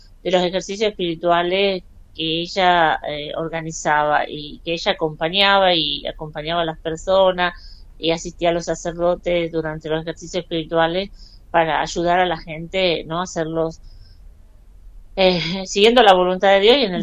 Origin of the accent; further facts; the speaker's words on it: Argentina; para nosotras, como mujeres argentinas